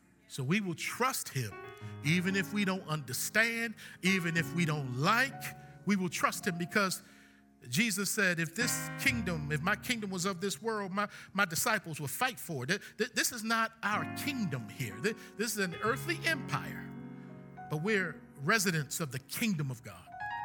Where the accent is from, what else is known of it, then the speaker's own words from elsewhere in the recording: Baltimore, Maryland, United States; born there; Because I was born in Baltimore, the city of charm, where where brothers break your arm if you look at them wrong.